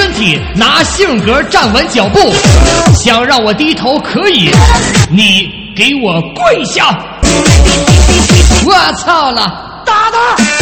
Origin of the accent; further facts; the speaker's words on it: Qingdao, Shandong, China; 大家好，我是来自山东青岛的男孩，